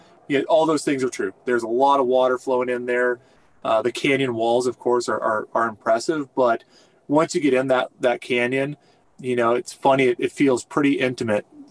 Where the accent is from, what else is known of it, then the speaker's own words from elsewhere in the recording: Redding, California, United States; And then for me, I grew up in Redding, California. So we had the lower Sacramento, big tailwater